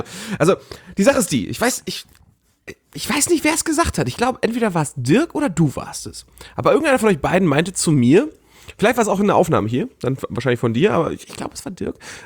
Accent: Hamburg, Germany; Ich komme aus Hamburg, da heißt das Budni.

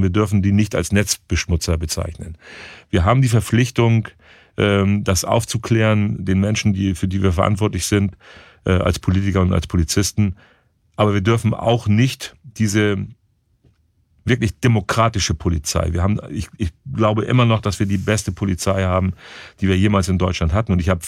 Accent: Bern, Switzerland; weil ich bin in der Nähe von Burgdorf groß geworden und Burgdorf war damals noch eine Kuhwiese

